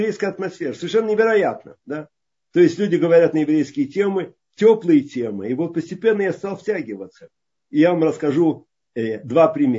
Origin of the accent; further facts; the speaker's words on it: Riga, Latvia; я из Латвии, в Риге.